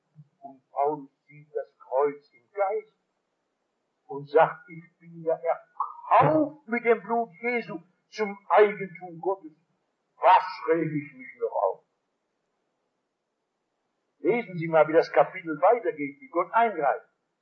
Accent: Essen, North Rhine-Westphalia, Germany; In meiner Heimat Essen ist in der Nähe ein Städtchen

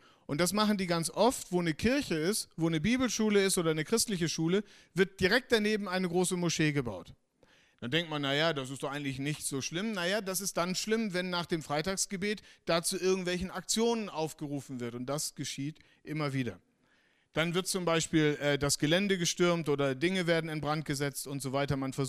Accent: Northern Germany, Germany; ich komme aus Norddeutschland

